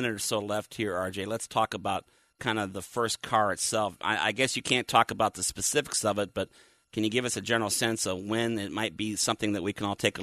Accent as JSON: {"language": "English", "region": "Minnesota", "country": "United States", "tie": "born or raised there", "said": "I will regale you with stories about growing up in Minnesota and watching the Minnesota Vikings play outdoors"}